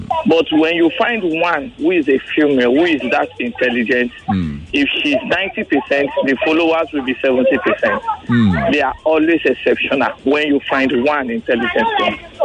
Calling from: Ijanikin, Lagos, Nigeria; I'm calling from Ijanike.

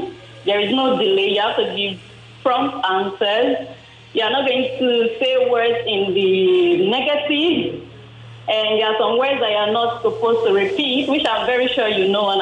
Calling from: Ijegun, Lagos, Nigeria; I'm calling from Ijegun.

